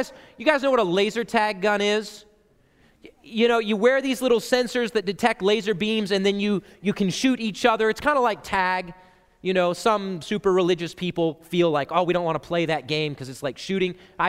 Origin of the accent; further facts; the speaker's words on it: South Dakota, United States; I was 16 years old. I was driving in my car. I grew up in South Dakota.